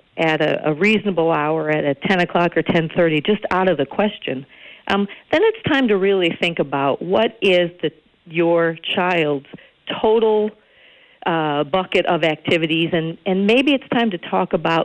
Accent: Stevens Point, Wisconsin, United States; I grew up in Stevens Point. There's a lot of farmland around it

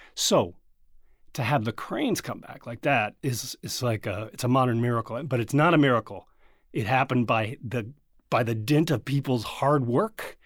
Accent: Colorado, United States; I came from Colorado to go to school here. We have cranes in Colorado, it turns out.

